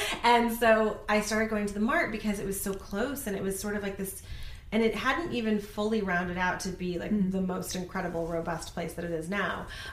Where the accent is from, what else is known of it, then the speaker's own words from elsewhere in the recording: Columbia, Missouri, United States; born there; I was born in Columbia, Missouri.